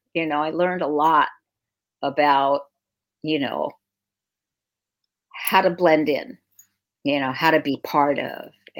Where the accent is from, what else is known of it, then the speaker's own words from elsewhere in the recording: Portland, Oregon, United States; And I want to tell people that I grew up in Portland, where you live.